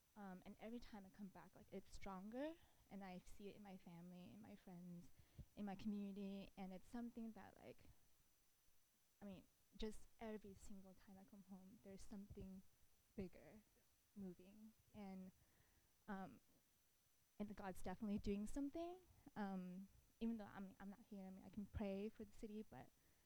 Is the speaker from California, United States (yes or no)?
yes; San Diego, California, United States; So I'm just visiting from NorCal, and I grew up in San Diego, but I feel like every time I come home to San Diego, I feel really blessed